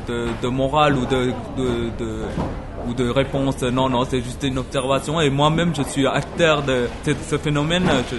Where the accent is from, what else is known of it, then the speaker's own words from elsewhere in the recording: Autun, Bourgogne-Franche-Comté, France; moi j'ai grandi à Autun, je le voyais assez souvent quand j'étais enfant.